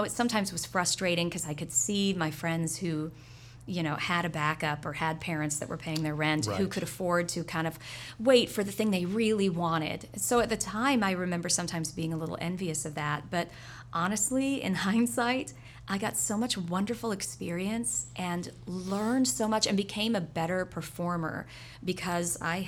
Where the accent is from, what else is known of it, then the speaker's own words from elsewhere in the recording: Kansas City, Missouri, United States; also born or lived in Dallas-Fort Worth, Texas; I was born in Texas. We lived in the Dallas-Fort Worth area until I was about 9. We moved around a little bit. My mom was airline and landed eventually when I was about 11 in Kansas City, Missouri.